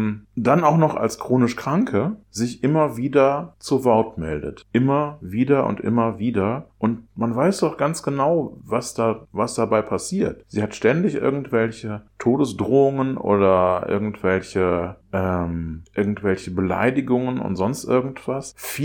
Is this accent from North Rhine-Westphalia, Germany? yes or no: yes; North Rhine-Westphalia, Germany; ich komme aus der Stadt hier im Oberbergischen Kreis, die in ganz NRW die größte Ausländerdichte hatte in meiner Kindheit.